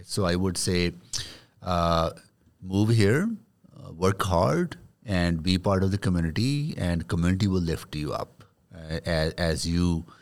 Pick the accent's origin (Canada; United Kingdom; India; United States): India; I had a very simple life when I was growing up in India. We were a farming family, extended family, a lot of kids in the family.